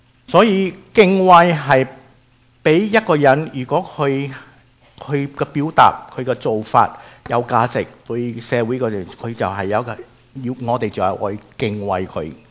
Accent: China; 你知道我哋中国人特别做老豆嘅，我哋嘅传统就系我哋中国人系好少话讲嘅，系咪？

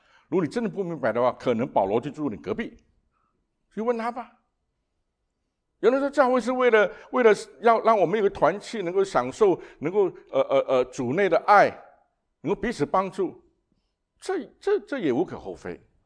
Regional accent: Singapore; 我是在新加坡出生长大，也曾经在那里服侍过。

